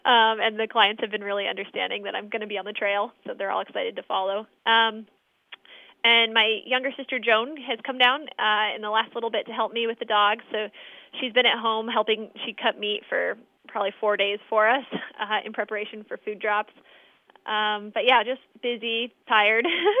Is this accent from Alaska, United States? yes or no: yes; Bethel, Alaska, United States; And so I think I really got my racing experience growing up in Bethel.